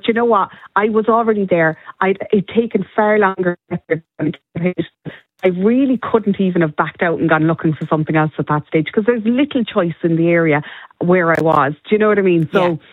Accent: Munster, Ireland; Like, when you think, I'm from County Clare

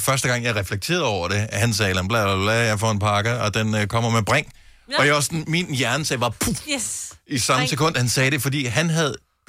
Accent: Region of Southern Denmark, Denmark; fordi jeg er fra Fyn

